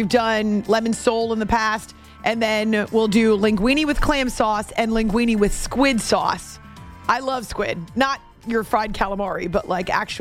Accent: New Hampshire, United States; Because I used to love the snow growing up in New Hampshire.

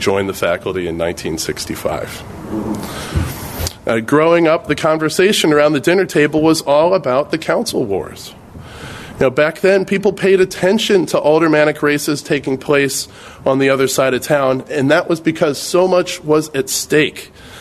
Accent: Chicago, Illinois, United States; I'm a Chicago native. I was born and raised in Hyde Park, as Ed mentioned, where my parents have lived for over 40 years.

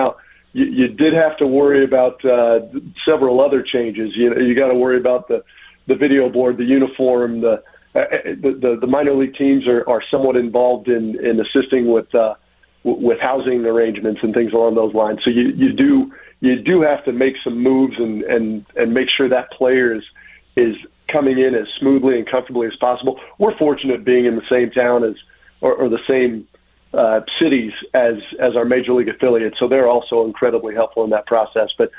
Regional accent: Indiana, United States; as we say where I grew up in Indiana, we're gonna get our comeuppance a little bit

